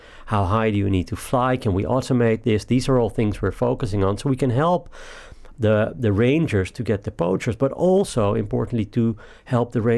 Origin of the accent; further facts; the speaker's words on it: Amsterdam, North Holland, Netherlands; now in Liverpool, United Kingdom; No, I'm from the Netherlands, from Amsterdam.